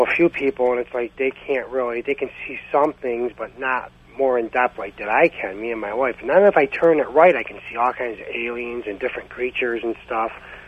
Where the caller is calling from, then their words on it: Buffalo, New York, United States; I'm calling from Buffalo.